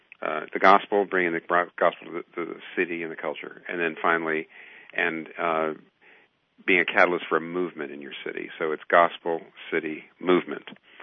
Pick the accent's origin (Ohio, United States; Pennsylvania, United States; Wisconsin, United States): Pennsylvania, United States; Now, I'm from Pennsylvania. The church was in a small town in Virginia.